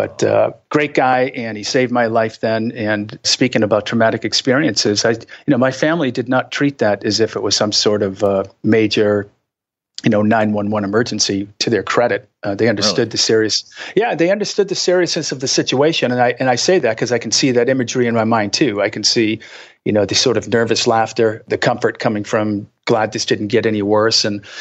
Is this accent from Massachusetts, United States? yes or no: yes; Boston, Massachusetts, United States; Yes, Boston, Massachusetts.